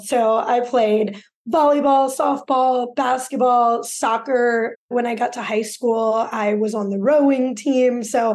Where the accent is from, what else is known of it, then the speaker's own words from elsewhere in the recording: Louisiana, United States; I grew up in South Louisiana.